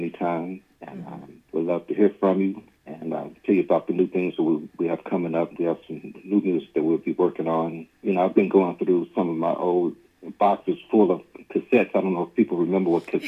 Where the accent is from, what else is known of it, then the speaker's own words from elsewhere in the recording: Cincinnati, Ohio, United States; growing up in Cincinnati, you know, of course you can go to Chicago, you know, Illinois, Indiana.